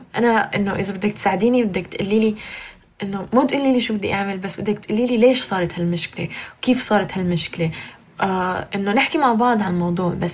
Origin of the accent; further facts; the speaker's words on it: United Arab Emirates; now in Canada; تربيت بالإمارات، أهلي سوريين، أنا سورية وهلأ عايشة بكندا وعمري 21 سنة